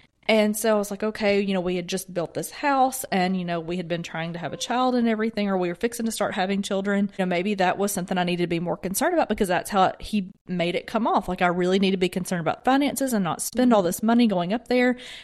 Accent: Alabama, United States; I mean, I'm from Alabama.

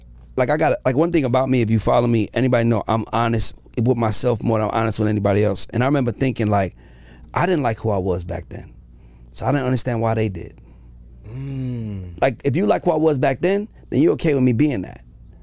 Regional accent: Atlanta, Georgia, United States; Nah, Atlanta's beautiful, brother. Uh-huh. I'm from Atlanta.

